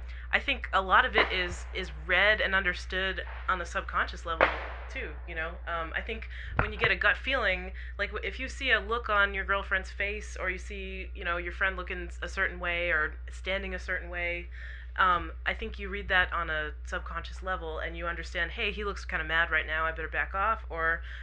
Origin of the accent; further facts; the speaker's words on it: Massachusetts, United States; And I came from Massachusetts where women would get offended if you opened the door for them